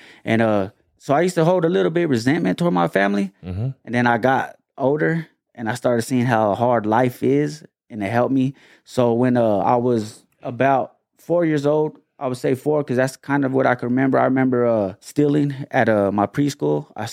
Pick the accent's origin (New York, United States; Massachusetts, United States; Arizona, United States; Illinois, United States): Arizona, United States; Florence; born there; I was born in Florence, Arizona.